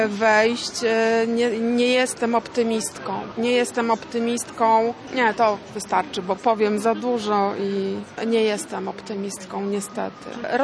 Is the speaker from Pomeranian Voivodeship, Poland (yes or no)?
yes; Gdańsk, Pomeranian Voivodeship, Poland; jestem gdańszczanką, Polką.